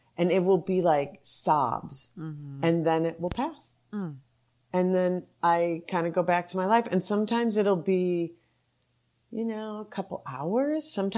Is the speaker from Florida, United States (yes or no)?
no; Minnesota, United States; moved away as an adult; also born or lived in New York; It was very much a feature of growing up in Minnesota, looking like I do, that I was extremely other.